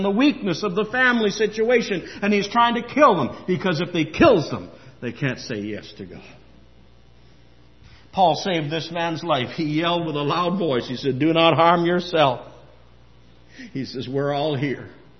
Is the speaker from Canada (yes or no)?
yes; Lanark County, Ontario, Canada; I'm from Lanark County, and when Taggart Trucks, when Taggart Perkins went under, there were 5 suicides.